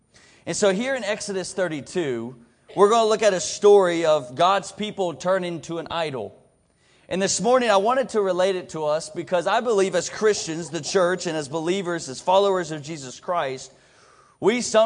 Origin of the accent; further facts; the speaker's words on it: Radford, Virginia, United States; Okay, I grew up at a public school in Radford, Virginia. I'm back in my hometown.